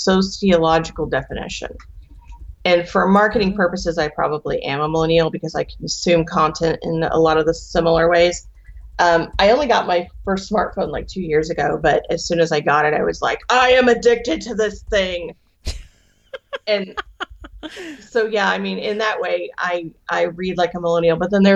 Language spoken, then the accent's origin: English; Missouri, United States; I grew up in Southwest Missouri on a small beef operation.